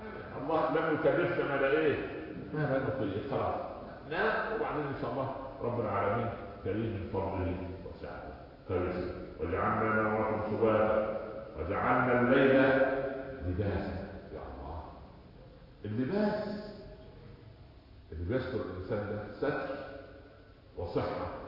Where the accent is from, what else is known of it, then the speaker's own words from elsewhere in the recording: Upper Egypt, Egypt; عندنا في الصعيد يقول لك ام الطفل كذابه